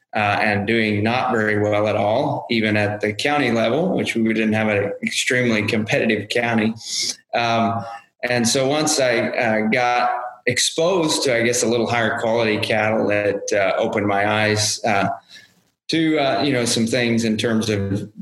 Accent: Kansas, United States; I grew up in Kansas, so we had a small cow-calf operation.

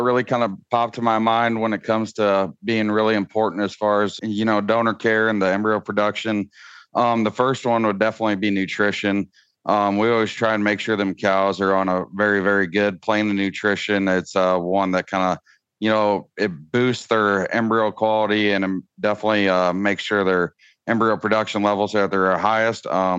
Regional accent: Merrill, Iowa, United States; I'm from Merrill, Iowa, which would be just about 30 minutes south of Sioux Center here. I grew up on a club calf operation that me and my dad run together.

